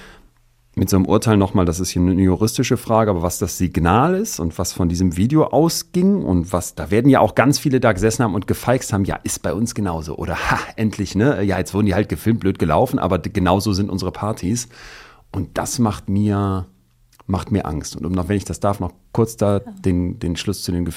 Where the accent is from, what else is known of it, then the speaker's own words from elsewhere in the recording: Solingen, North Rhine-Westphalia, Germany; Ich bin in Solingen groß geworden, das ist ja auch eine Stadt mit einer diesbezüglich sehr besonderen Geschichte.